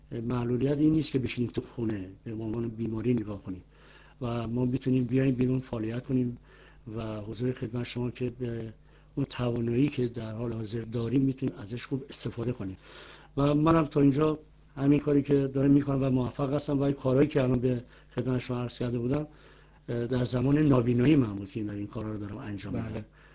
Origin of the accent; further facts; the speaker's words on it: Iran; من تنها ایرانی هستم که جدا از جنگ عراق و ایران